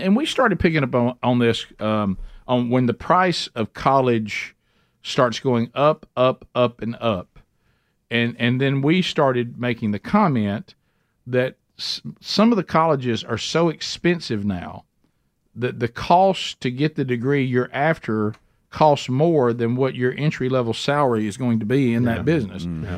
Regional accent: Southern United States, United States; anybody I ever knew growing up in the Bible Belt and in cultural Christianity.

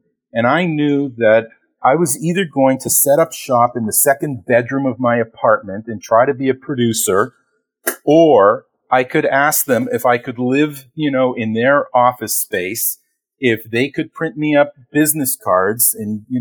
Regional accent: Toronto, Ontario, Canada; moved away as an adult; now in United States; I'm originally from Toronto, Canada. I moved here in 1991.

